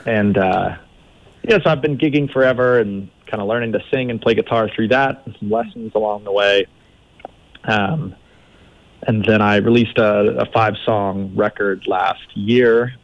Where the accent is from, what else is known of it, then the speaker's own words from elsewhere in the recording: Park City, Utah, United States; So I grew up in Park City. We moved here when I was three.